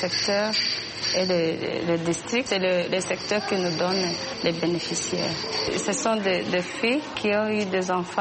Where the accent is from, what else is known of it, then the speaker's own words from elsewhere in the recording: Kibuye, Western Province, Rwanda; Nous sommes devenus de Kibuye, nous étions allés à Stade Gatwaro.